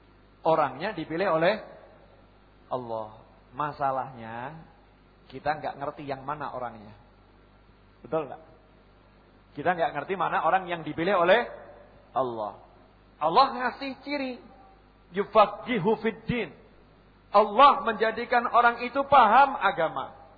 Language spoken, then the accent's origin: Indonesian; Surakarta, Central Java, Indonesia; born there; Saya juga dari mana? Hadramut, tapi turunan. Sekarang udah Semanggi ya. Lahir di Pasar Kliwon.